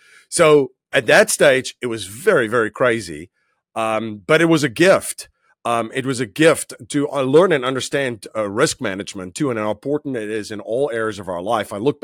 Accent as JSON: {"language": "English", "country": "South Africa", "tie": "born or raised there", "said": "that came from just growing up in South Africa and going through"}